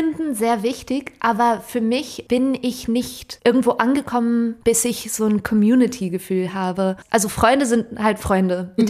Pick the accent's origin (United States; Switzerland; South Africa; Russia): United States; Anchorage, Alaska; also born or lived in Wilmette; Weil ich meine Kindheit halt in Wilmette hatte, aber so die wichtigen Jahre in Alaska war. Und da sind auch alle meine Freunde.